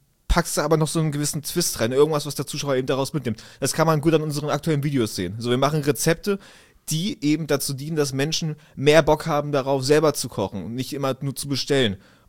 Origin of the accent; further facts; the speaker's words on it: Hanover, Lower Saxony, Germany; Ich komme aus Hannover. Ich bin 24 Jahre alt